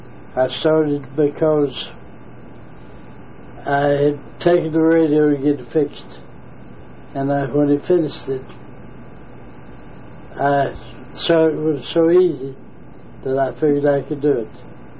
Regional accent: Maryville, Tennessee, United States; also born or lived in Knoxville, United States; I was born in Maryville, Tennessee. That's in Maryville, Tennessee, of August 18th, 1915.

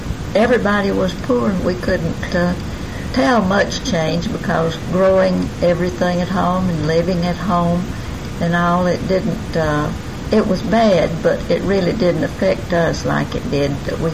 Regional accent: Alabama, United States; I was born in Blount County, August 17th, 1915.

